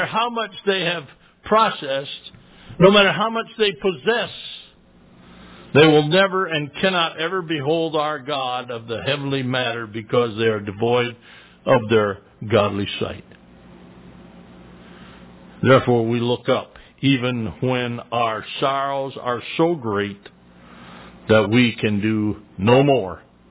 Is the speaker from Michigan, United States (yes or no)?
yes; Hope, Michigan, United States; He grew up in my hometown of Hope, Michigan.